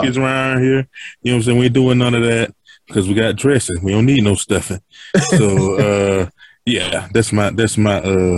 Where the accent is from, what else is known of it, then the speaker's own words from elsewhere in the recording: the South, United States; I'm country. I'm from the South.